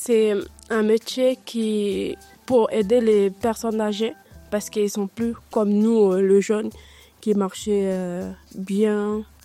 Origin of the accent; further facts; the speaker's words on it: Suriname; French is a second language; now in France; Mon pays, c'est Suriname. Mon pays d'origine, c'est Suriname. J'ai été travaillé là-bas dans une orphelinat.